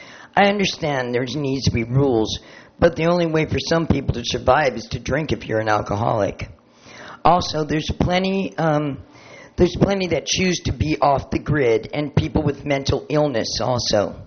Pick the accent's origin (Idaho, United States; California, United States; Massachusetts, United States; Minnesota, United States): California, United States; Morro Bay; I'm totally from Morro Bay.